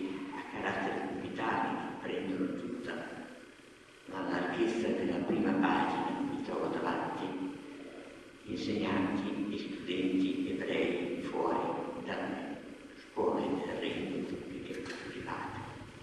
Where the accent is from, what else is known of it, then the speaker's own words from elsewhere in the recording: Ferrara, Emilia-Romagna, Italy; un bambino, figlio di una famiglia ebraica ferrarese, io sono di Ferrara, ferrarese da almeno 300 anni, perché un rabbino … nel 1600 era a Ferrara